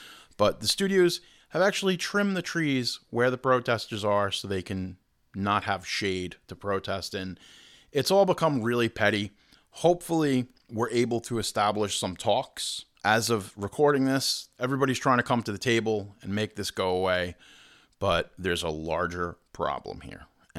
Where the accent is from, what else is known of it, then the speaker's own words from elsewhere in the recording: Long Island, New York, United States; I'm from Long Island. Over by me, 30 minutes away, is David Zaslav's $300 million compound in the Hamptons.